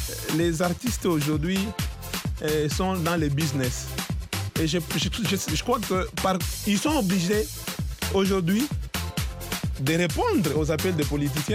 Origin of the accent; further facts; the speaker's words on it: DR Congo; vers les années 60, chez nous, en RDC